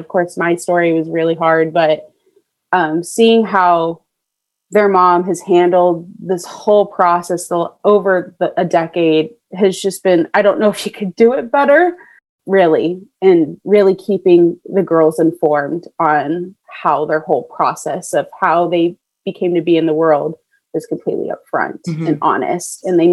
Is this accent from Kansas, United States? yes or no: yes; Kansas, United States; now in Orange County, United States; So I'm originally from Kansas. I moved to Orange County like by myself without my family about 4 years ago.